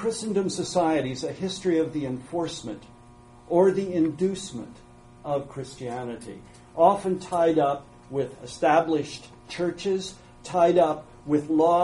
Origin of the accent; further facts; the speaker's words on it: United States; accent: American; also born or lived in England; We are Americans, as you can tell by my accent, and you will shortly tell from Eleanor's.